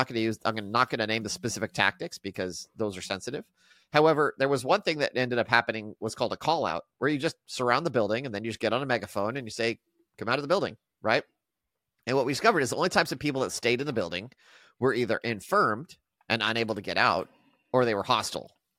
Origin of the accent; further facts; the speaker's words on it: Albuquerque, New Mexico, United States; Now, I grew up in Albuquerque. There are places in Albuquerque where that is a legit concern.